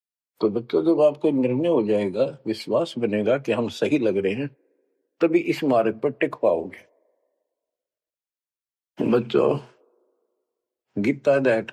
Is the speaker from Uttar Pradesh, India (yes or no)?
yes; Uttar Pradesh, India; हम छोटे थे तो हमारे गांव से और लखनऊ तक 7-8 किलोमीटर है